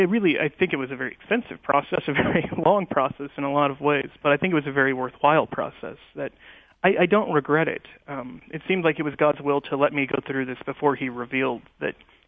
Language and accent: English; Kansas City, Missouri, United States; also born or lived in Washington, D.C. / Northern Virginia; now in Kansas City, United States; I grew up in the Diocese of Kansas City, St. Joseph. I went to high school and college in Kansas City in Kansas, where I'm studying now. And then I moved out to Washington, D.C.